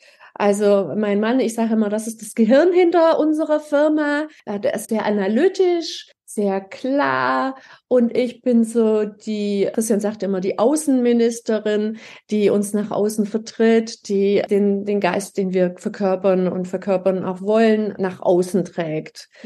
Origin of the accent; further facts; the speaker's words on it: Baden-Württemberg, Germany; ich komme eher aus dem Süden der Republik, fast ganz aus dem Süden, also von der Schwäbischen Alb. Ich bin im Kreis Reutlingen aufgewachsen, tatsächlich wirklich auch richtig im ländlichen Raum